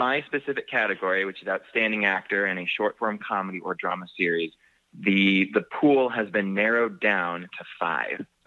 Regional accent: Minnesota, United States; Things that your average Joe in my hometown, Minnesota, wouldn't want to watch

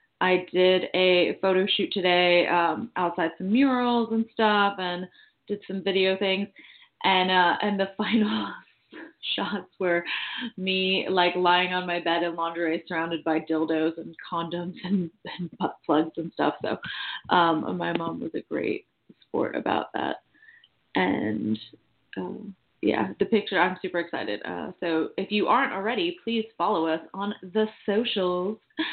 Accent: New York, United States; I grew up in New York

